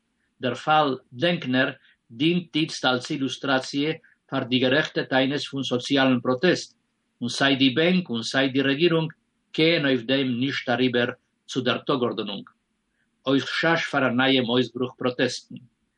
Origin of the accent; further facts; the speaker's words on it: Israel; euch bei uns in Israel ist die Woche Montag abgemerkt geworden, der Tag von Erdkeiler.